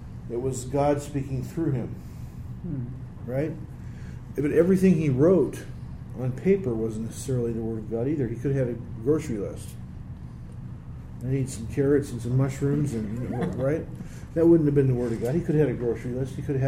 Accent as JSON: {"language": "English", "region": "Texas", "country": "United States", "said": "A mean Texas chili, in fact. Because I'm from Texas."}